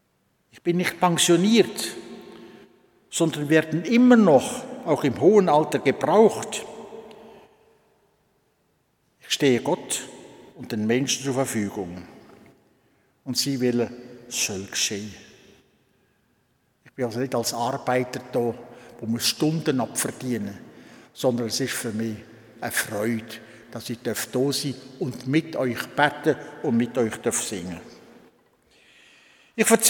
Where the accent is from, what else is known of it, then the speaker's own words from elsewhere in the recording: Grellingen, Basel-Landschaft, Switzerland; born there; Am 19. April 1932 bin ich in Grellingen geboren worden.